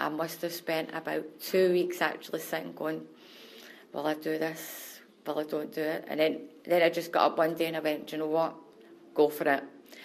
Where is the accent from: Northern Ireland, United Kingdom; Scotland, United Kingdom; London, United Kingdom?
Scotland, United Kingdom; Glasgow; I'm 41 years old and I'm from Toll Cross in Glasgow.